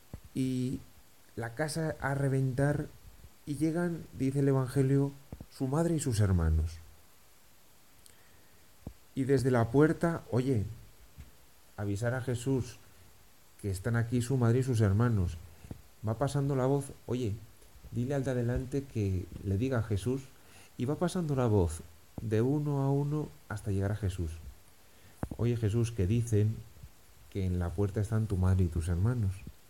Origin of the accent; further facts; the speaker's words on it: Pamplona, Navarre, Spain; Cuidado, que yo soy de Pamplona, de toda la vida.